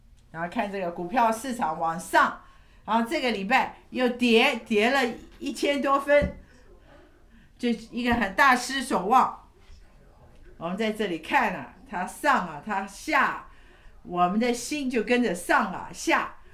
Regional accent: United States; 当我在年轻的时候，我在美国长大嘛啊的年轻人，

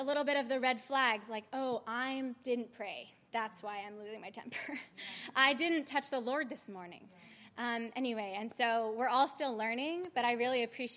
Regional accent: New York City, New York, United States; I grew up in New York City

